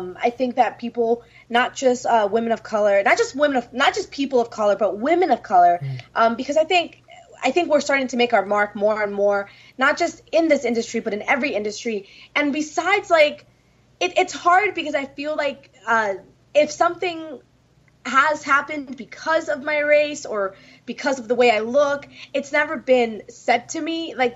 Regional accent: New York City, New York, United States; That's also just, it's where I grew up. Like, I'm from New York City. I didn't have a choice but to be feisty, but to be sassy.

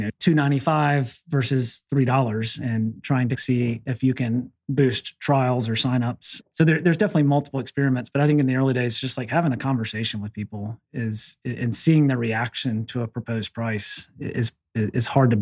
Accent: the South, United States; I'm from the South, like everybody here is super nice.

